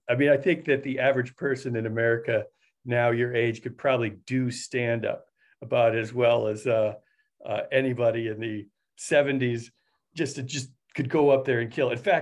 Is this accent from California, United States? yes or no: yes; Los Angeles, California, United States; also born or lived in Chicago; I was born in Chicago, and then you know how everybody's moving out of LA right now? Well, in 1974, everyone was moving from Midwestern cities, the Rust Belt, to this boom town in Los Angeles